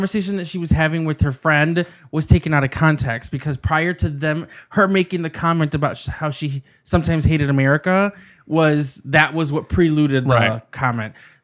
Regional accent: United States; And it's fine. I'm an American. I can do that.

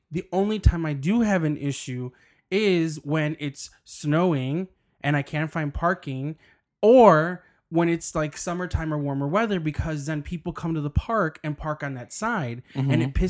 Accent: Chicago, Illinois, United States; But then at the same time, as a Chicagoan, I think most people in the city feel this way.

